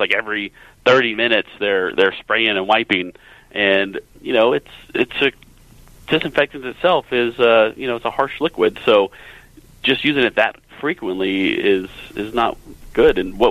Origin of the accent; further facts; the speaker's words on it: California, United States; I'm from California, and it's very strict here in terms of reopening.